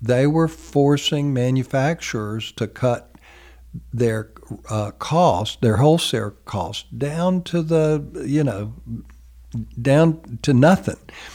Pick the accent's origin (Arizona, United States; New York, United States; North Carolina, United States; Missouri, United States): North Carolina, United States; Kannapolis; he came to my hometown of Kannapolis.